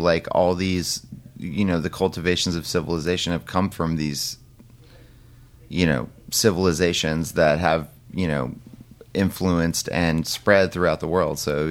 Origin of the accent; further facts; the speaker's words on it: California, United States; now in New York, United States; Reigning from California originally. I've been in New York for about 9 years.